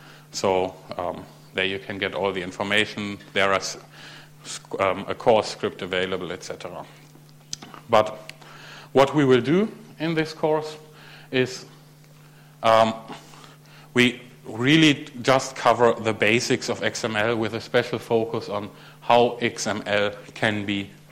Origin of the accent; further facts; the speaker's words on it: Germany; English is a second language; moved away as an adult; now in Jyväskylä, Finland; And I am originally from Germany, where I did my master's at the University of Münster, and moved here to the University in Jyväskylä in 2008.